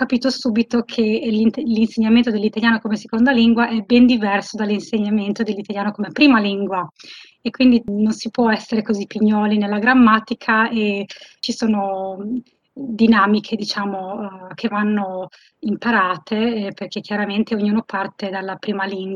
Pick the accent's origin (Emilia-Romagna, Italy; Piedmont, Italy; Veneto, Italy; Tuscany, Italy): Emilia-Romagna, Italy; Modena; also born or lived in Sydney; now in Perth, Australia; sono arrivata nel 2004, io sono di Modena e sono arrivata qui con il mio compagno e abbiamo vissuto a Sydney, in New South Wales, per 12 anni e poi ci siamo trasferiti nel 2016 a Perth, in Western Australia.